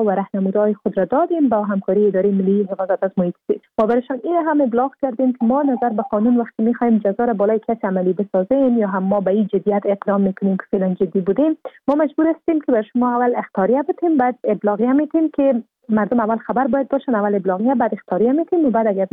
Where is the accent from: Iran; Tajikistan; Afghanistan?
Afghanistan; به عنوان یک افغان و یک انسانی که اینجا جان 5 تا 6 میلیون نفری که زندگی میکنه به خطر میفته